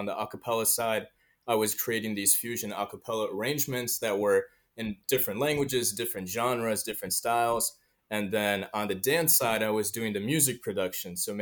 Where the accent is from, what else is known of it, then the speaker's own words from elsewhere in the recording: Cleveland, Ohio, United States; also born or lived in Kolkata, India; so I'm originally from the Bengal region, so my family's from Kolkata, and I was born nearby there. And then we immigrated to the U.S. when I was younger. And so I was raised in Cleveland, and so that's why I refer to myself as Bengali-American.